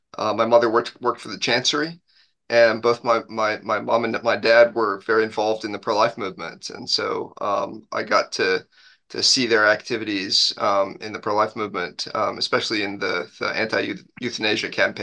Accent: Bothell, Washington, United States; I grew up in the Archdiocese of Seattle, a couple miles north of the city in a little town called Bothell.

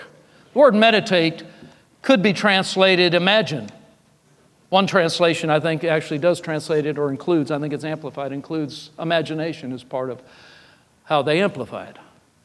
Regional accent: Los Angeles, California, United States; now in Arlington, United States; It's that way up in the Arlington, Dallas, Fort Worth area where I live too. I grew up in Los Angeles, so I've been familiar, or near Los Angeles.

